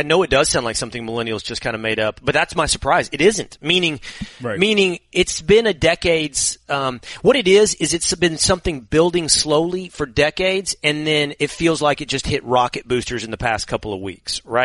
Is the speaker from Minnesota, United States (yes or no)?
no; Texas, United States; I'm older than you. I grew up in Texas.